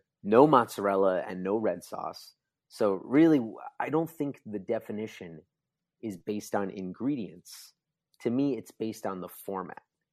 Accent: New Jersey, United States; I grew up in New Jersey. I love pizza in New Jersey.

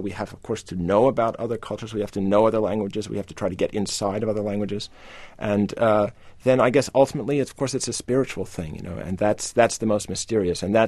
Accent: United States; As an American, as a patriot, as a fierce patriot, a fierce American nationalist, he represents everything I think is great about this country

